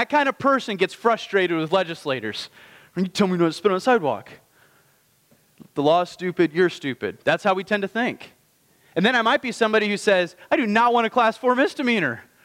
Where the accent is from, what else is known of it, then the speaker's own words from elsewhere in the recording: Indiana, United States; moved away as an adult; now in Bridgewater, United States; And in doing so, which I did 12 years ago, I'm from Indiana, all right? I don't know if everybody knows that or not. So I moved to Virginia